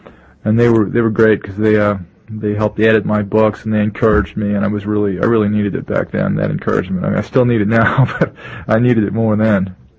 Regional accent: Princeton, New Jersey, United States; moved away as an adult; I grew up outside of Princeton, New Jersey. Mm-hmm. Little country, little farm out there, and left there about 11 years ago, and went right to London.

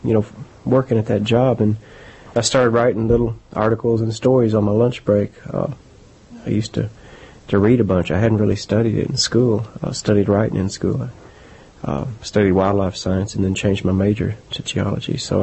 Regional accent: Houston, Texas, United States; also born or lived in Fort Worth; Yes, I was born in Fort Worth and then grew up in Houston.

